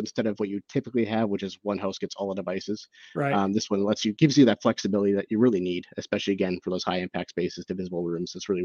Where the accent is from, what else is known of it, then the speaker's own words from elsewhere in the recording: Vancouver, British Columbia, Canada; We're from Vancouver. So we like to name everything Vancouverized things.